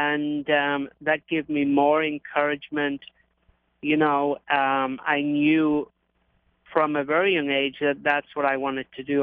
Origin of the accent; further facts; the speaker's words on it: England, United Kingdom; I grew up on a farm in England. My grandfather had a farm.